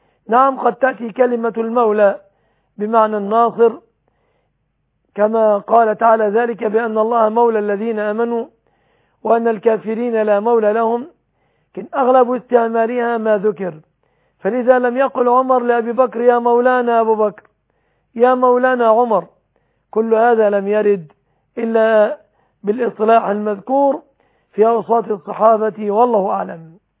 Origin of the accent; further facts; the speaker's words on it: Egypt; في بلادنا مصر